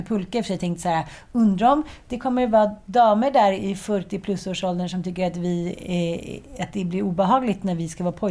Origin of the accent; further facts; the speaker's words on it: Jönköping, Jönköping County, Sweden; accent: Småland; also born or lived in Stockholm; Jag blev ju retad i skolan när jag flyttade från Jönköping till Stockholm, till Farsta. Jag var tuffaste killen i klassen för då min småländska dialekt, som jag inte alls tyckte att jag hade.